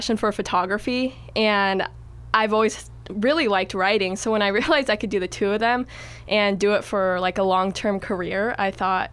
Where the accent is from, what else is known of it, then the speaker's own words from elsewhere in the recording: Elko, Nevada, United States; So I'm from Elko, Nevada, but I go to school at Linfield University, and my parents live in Beaverton now